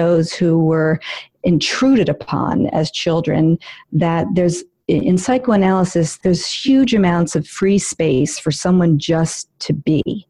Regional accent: New York City, New York, United States; I am a born and raised in New York City.

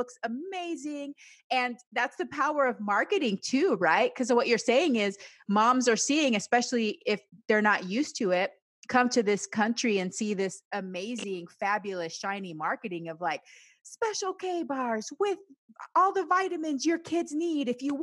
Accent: Panama; also born or lived in United States; I grew up both in Panama and the United States.

